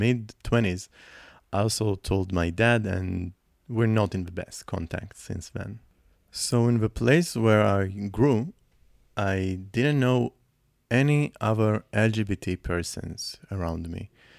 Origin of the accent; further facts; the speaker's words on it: Israel; I'm originally from Israel, and I was born here, raised here, and I was born to my parents who immigrated to Israel from Russia, from a former Soviet Union.